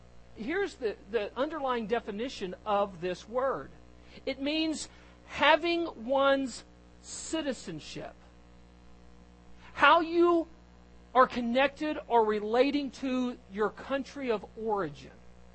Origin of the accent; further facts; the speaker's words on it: Texas, United States; accent: Texan; I was born in Texas, lived a lot of places, but Texas is my home.